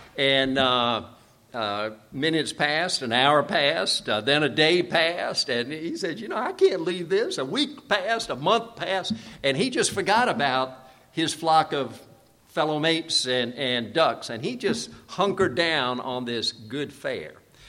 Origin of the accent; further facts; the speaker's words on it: South Korea; moved away; When I was growing up in Korea, my folks were missionaries, we would get the big Montgomery Ward catalog.